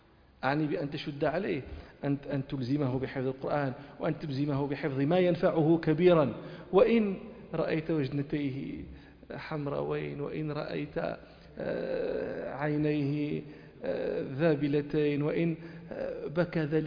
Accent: Morocco; نحن في عندنا في المغرب هذا التعبير، ما أدري هل لكم مثله

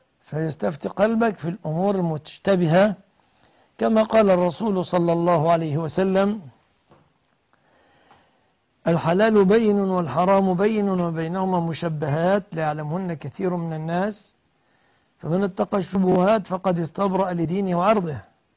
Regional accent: Egypt

